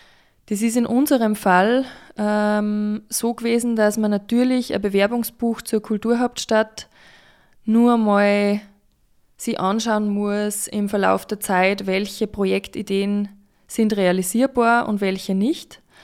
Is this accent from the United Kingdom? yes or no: no; Ebensee, Upper Austria, Austria; und ich bin aus Ebensee